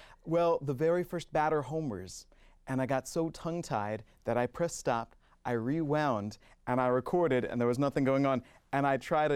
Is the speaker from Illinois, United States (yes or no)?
no; Washington, District of Columbia, United States; I grew up in the Washington, D.C. area, so the Baltimore Orioles came on the radio.